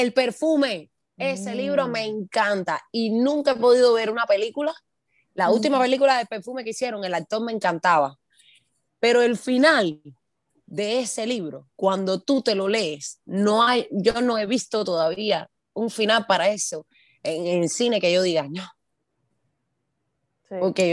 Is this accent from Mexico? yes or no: no; Cuba; moved away; yo me fui de Cuba y que todos los cubanos nos vamos de Cuba buscando libertad